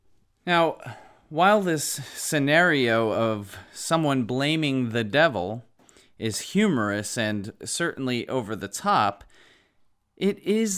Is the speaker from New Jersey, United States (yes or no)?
yes; New Jersey, United States; He was actually a native of my home state, New Jersey.